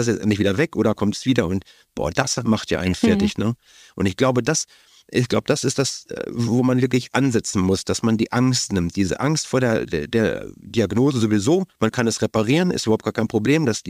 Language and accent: German; Beelen, North Rhine-Westphalia, Germany; Wir sind in der Kindheit groß geworden in Beelen, in der Nähe von Warendorf.